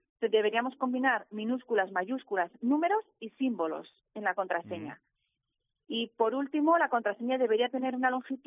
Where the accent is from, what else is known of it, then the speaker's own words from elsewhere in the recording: Pamplona, Navarre, Spain; si saben que soy de Pamplona, con Pamplona